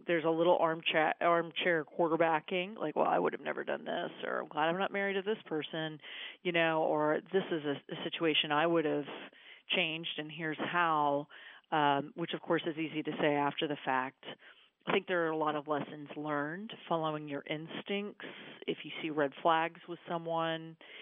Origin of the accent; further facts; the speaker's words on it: Austin, Texas, United States; Well, I grew up in Austin, Texas, and, you know, born and raised, very proud Texan.